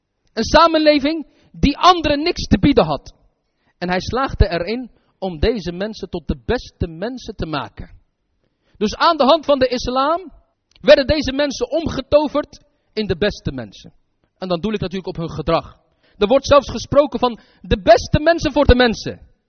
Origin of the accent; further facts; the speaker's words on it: Morocco; Zelfs ik als Marokkaan zijnde, stel je voor als ik een bedrijf zou hebben